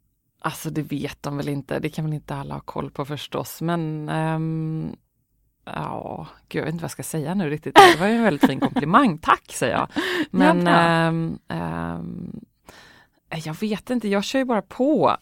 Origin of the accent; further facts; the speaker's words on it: Gothenburg, Västra Götaland County, Sweden; Jag ser ju fortfarande Göteborg lite som min stad och min hemstad. Mina föräldrar bor kvar där